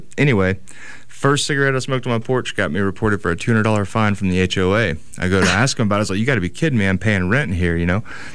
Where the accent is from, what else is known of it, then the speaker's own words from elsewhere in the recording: the South, United States; We all know that saying. We're from the South.